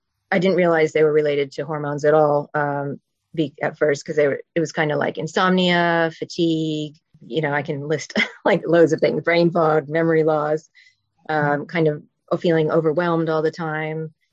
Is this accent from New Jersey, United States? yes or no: yes; New Jersey, United States; moved away as an adult; now in United Kingdom; I'm obviously not from the UK originally. So I grew up in New Jersey. Came over, met my husband when I was studying in uni, and that's how I ended up over here in the UK.